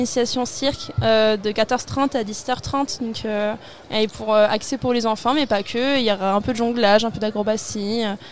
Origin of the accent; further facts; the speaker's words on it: Grenoble, Auvergne-Rhône-Alpes, France; Moi du coup je suis grenobloise d'origine